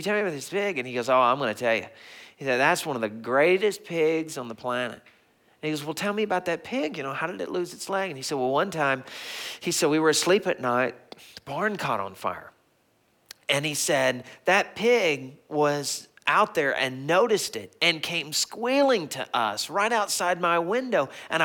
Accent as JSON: {"language": "English", "region": "the South", "country": "United States", "tie": "born or raised there", "said": "when I grew up in the South, farmers know better than to call their animals by a name"}